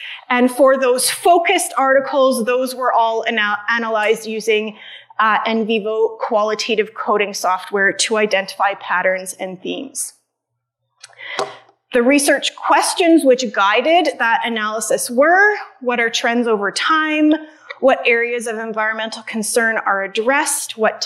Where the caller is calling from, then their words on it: Canada; I come to you from the Aspen Parkland in Treaty 6 territory.